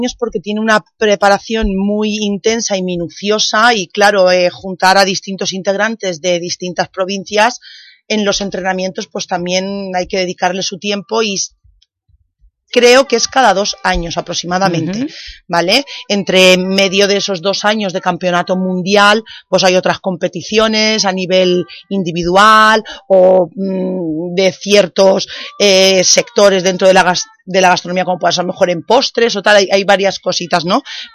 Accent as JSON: {"language": "Spanish", "town": "Elche", "region": "Valencian Community", "country": "Spain", "said": "yo soy de Elche y yo de Elche, de Alicante, de la Comunidad Valenciana"}